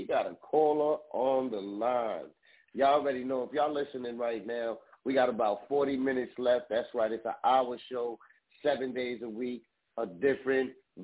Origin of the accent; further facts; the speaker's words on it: Bronx, New York, United States; now in Midwest, United States; You know, I'm from the Bronx, but I'm out here in the Midwest right now.